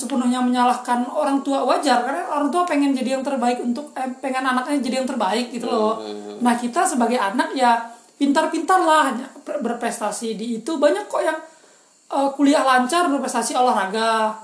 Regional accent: Sanggau, West Kalimantan, Indonesia; Dulu di daerahku, di Sanggau, itu kami sering main Swarnet.

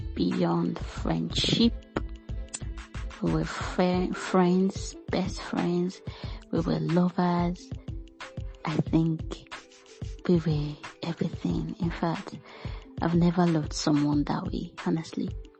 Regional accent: Kogi, Nigeria; So I'm from Kogi State.

